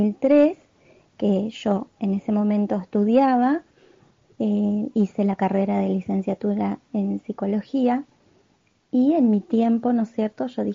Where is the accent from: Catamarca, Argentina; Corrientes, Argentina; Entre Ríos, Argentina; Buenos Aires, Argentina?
Entre Ríos, Argentina; Paraná; de Paraná Entre Ríos